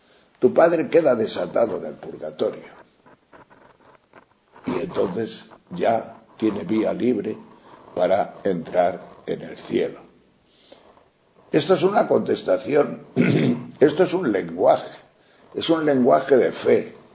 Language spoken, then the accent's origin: Spanish; Castile and León, Spain; Yo cuando leo esto de San Pedro me acuerdo más bien de mi pueblo y de aquellos pueblos de la montaña leonesa